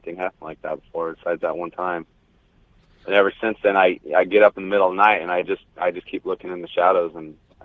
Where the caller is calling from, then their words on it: Wichita Falls, Texas, United States; I'm calling from Wichita Falls, Texas.